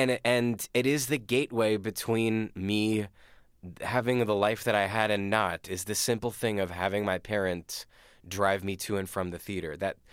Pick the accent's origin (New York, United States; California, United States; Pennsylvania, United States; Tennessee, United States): Pennsylvania, United States; Lancaster; born or raised there